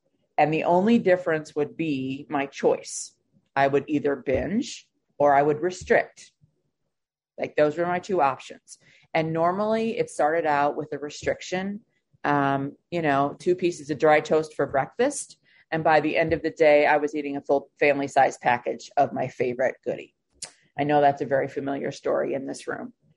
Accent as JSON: {"language": "English", "region": "New York", "country": "United States", "tie": "born or raised there", "said": "I grew up in New York State, so Pennsylvania. Then I moved to Minnesota, and then I moved to back to New York, and then I moved to South Carolina."}